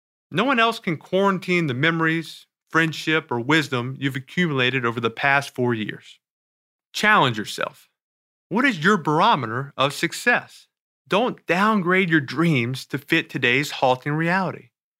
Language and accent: English; New Orleans, Louisiana, United States; In New Orleans, my hometown, Hurricane Katrina shuttered their classrooms and forced thousands to migrate and finish school in other parts of the country.